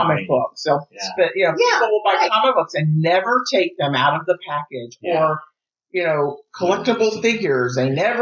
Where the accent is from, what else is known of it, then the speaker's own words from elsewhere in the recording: United States; Sorry, I'm an American.